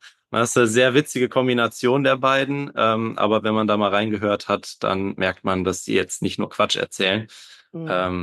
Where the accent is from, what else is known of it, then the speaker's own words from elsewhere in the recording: Sankt Augustin, North Rhine-Westphalia, Germany; now in Bonn, Germany; Ich komme ursprünglich aus St. Augustin und bin dort auch bis zum Abitur zur Schule gegangen.